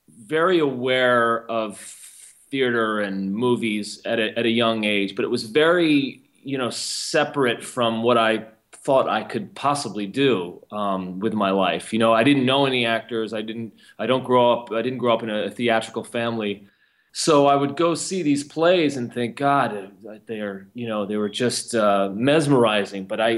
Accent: Tenafly, New Jersey, United States; I grew up in Tenafly, New Jersey, which is this beautiful green suburb right outside Manhattan, right over the George Washington Bridge.

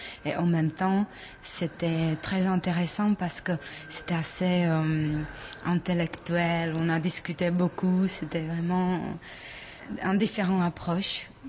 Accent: Prague, Czechia; French is a second language; moved away as an adult; Je suis née à Prague et depuis assez petite, j'ai étudié la langue française

